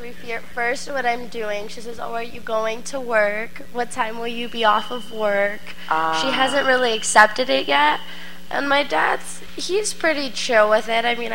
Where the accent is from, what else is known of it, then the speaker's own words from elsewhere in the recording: Los Angeles, California, United States; Yeah, born and raised in L.A.